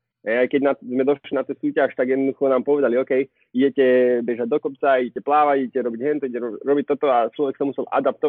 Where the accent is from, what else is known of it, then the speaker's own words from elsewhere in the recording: Nitra, Nitra Region, Slovakia; tým, že sme boli z Nitry, obidvaja, ja a Braňo